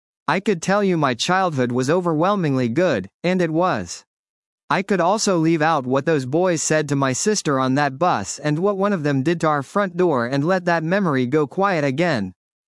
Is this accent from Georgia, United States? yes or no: no; Omaha, Nebraska, United States; When people hear I'm from Omaha, they usually say, "I didn't know there were Jews there." I tell them there were, just not many, and that it was a lovely place to grow up Jewish.